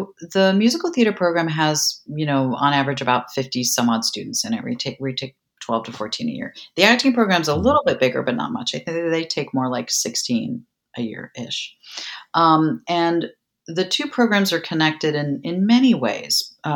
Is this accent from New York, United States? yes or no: yes; New York City, New York, United States; now in Texas, United States; And, you know, I'm a girl from New York City.